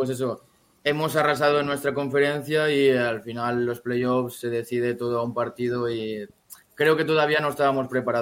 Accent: Sueca, Valencian Community, Spain; yo estaba en el equipo de fútbol de mi pueblo, que soy de un pueblo de Sueca, cerca de Valencia.

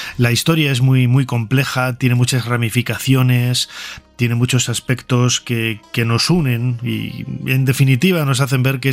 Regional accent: Spain; nosotros en nuestra propia cultura como españoles tenemos que estar muy orgullosos

